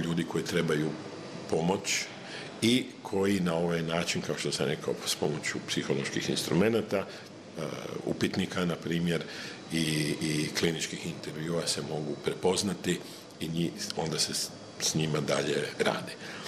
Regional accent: Croatia; bar kod nas u Hrvatskoj, govori o tome

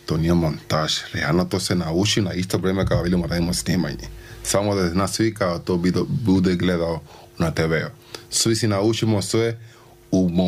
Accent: Cuba; Serbian is a second language; now in Banja Luka, Bosnia and Herzegovina; ja sam sa Kube i da ja sam u Bosni, Banja Luka

